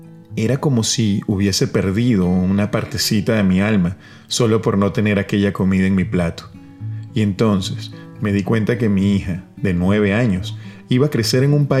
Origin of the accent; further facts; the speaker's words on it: Venezuela; ¿Cómo podría dejar que se perdiera ese legado tan nuestro como venezolanos y como calabreses?